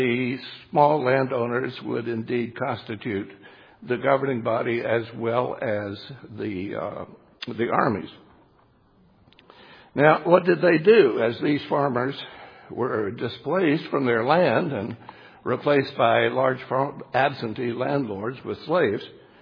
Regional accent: the South, United States; And I come from the South, raised in the heritage of the War of Northern Aggression.

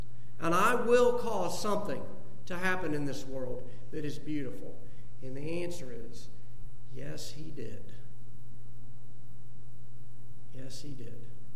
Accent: the South, United States; As a Southerner, I knew Northern Christians.

